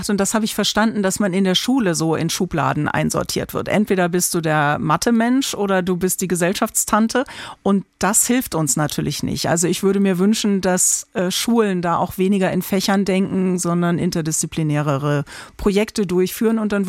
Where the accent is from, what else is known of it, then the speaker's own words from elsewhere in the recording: Germany; Wir sind beide Deutsche. Wir sind in derselben Kultur aufgewachsen.